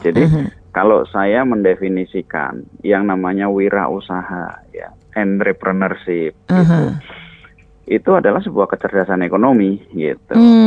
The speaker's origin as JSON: {"language": "Indonesian", "region": "Central Java", "country": "Indonesia", "said": "saya kan orang Jawa, saya dari Jawa Tengah"}